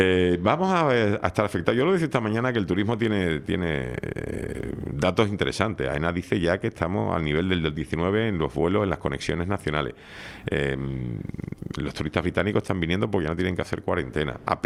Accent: Canary Islands, Spain; somos los tinerfeños

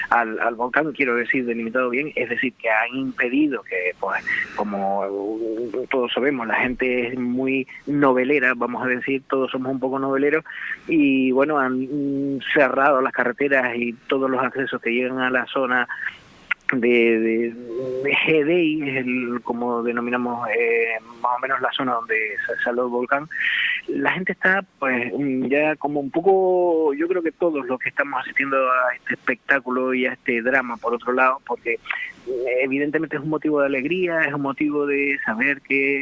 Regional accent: La Breña, Canary Islands, Spain; de la zona de La Breña, que es de donde yo soy natural y donde, bueno, teníamos la residencia de mis padres

